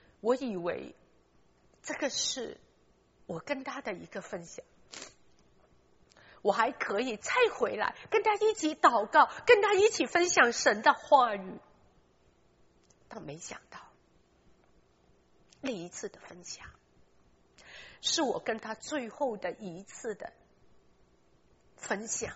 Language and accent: Chinese; China; now in United States; 我们从中国来到美国